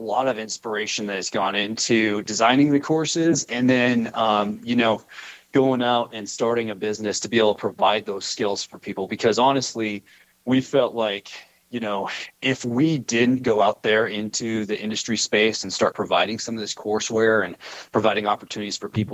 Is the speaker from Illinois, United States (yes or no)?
no; Spokane, Washington, United States; which was close to my hometown, coincidentally, in Spokane, Washington